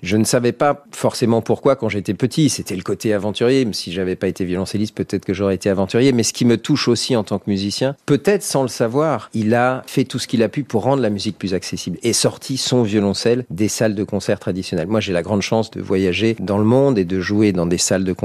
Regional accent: Chambéry, Auvergne-Rhône-Alpes, France; born there; Moi je suis né dans les Alpes, je suis né à Chambéry, en Savoie.

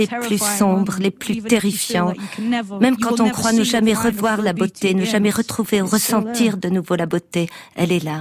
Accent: London, United Kingdom; Dans ma ville natale du sud-est de Londres, je vois la beauté partout, partout, dans chaque pavé de la rue.

